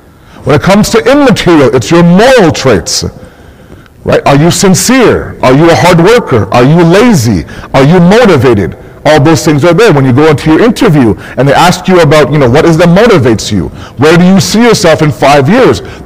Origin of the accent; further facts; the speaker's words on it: Philadelphia, Pennsylvania, United States; born there; I'm going to tell you where I'm from. I was born in Philadelphia.